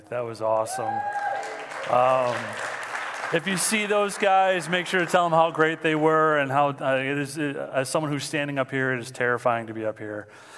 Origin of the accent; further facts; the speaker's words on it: Mount Clemens, Michigan, United States; So I'm from Mount Clemens, so that's where I'm living right now. I'm a pastor's kid.